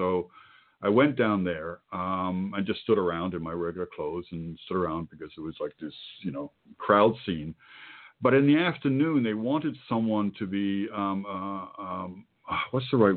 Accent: United Kingdom; Now, I was... being brought up British, freckle-faced, I used to have very protruding front teeth, and I was sort of a funny kid with a funny accent.

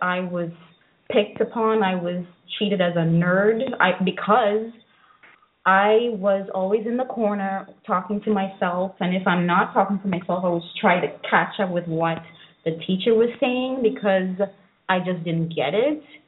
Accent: St. Lucia; also born or lived in St. Martin; No. I was born in St. Martin, and I had a lot of fun. I had lots of friends. But when I went to St. Lucia at the age of 6 going on 7

